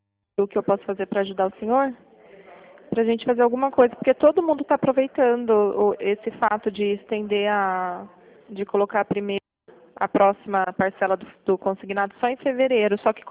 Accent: São Paulo, Brazil; eu sou da região de São Paulo.

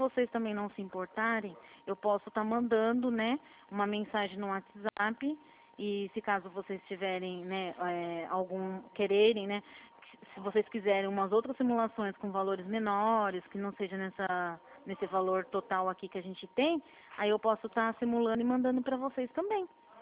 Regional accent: Atibaia, São Paulo, Brazil; eu sou aqui da Atibaia.

